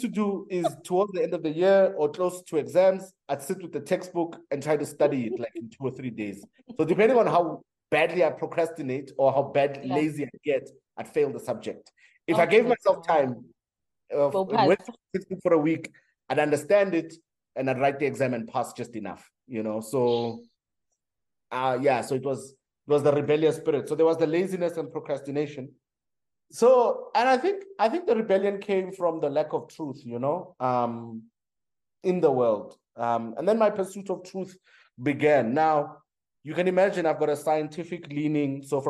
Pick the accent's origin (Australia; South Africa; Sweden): South Africa; Benoni, Gauteng; Because I was a boy from Benoni, a small town, Zongwema Plaza. You come to Joburg, that's the first my experience of Joburg is university.